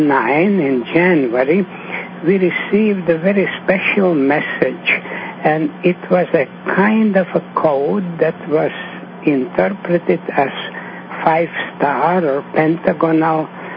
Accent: New York, United States; from New York.

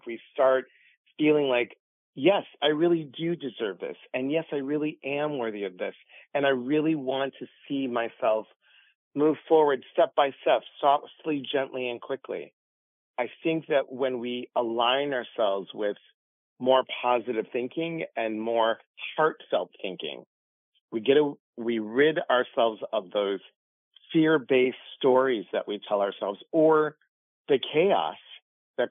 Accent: Chicago, Illinois, United States; now in Washington State, United States; I'm originally from Chicago. I live in Washington State, but I'm originally from Chicago.

